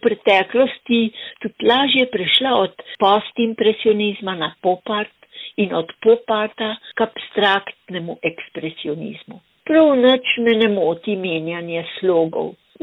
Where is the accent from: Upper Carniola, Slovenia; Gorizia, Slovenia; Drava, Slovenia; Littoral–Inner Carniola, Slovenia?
Littoral–Inner Carniola, Slovenia; Bloke; born there; ki je povezovala istrski kolorit s mojim rojstnim krajem, Blokami, ki je hladen.